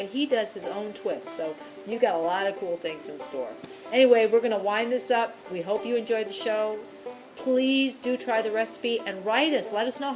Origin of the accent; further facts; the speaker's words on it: Chicago, Illinois, United States; I am from Chicago.